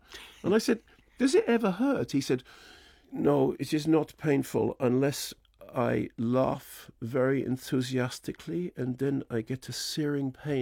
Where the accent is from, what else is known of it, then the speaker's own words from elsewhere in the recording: Barnet, London, United Kingdom; And of course, I grew up in Barnet, right?